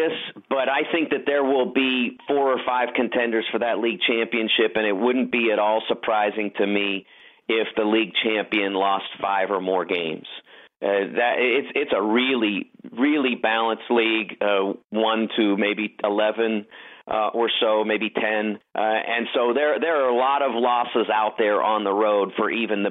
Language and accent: English; Pittsburgh, Pennsylvania, United States; I go way back with Duquesne. I grew up in Pittsburgh.